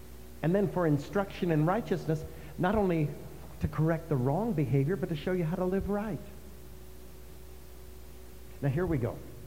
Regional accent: New York City, New York, United States; But I was raised in New York City.

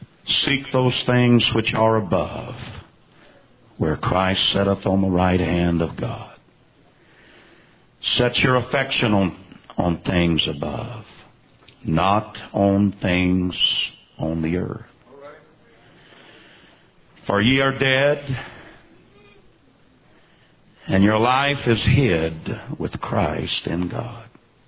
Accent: Kansas, United States; I want everybody to know I'm from Kansas too.

